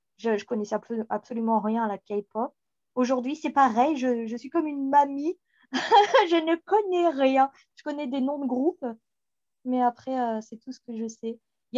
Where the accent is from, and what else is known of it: Hauts-de-France, France; born or raised there; accent: Picard; moved away as an adult; also born or lived in Paris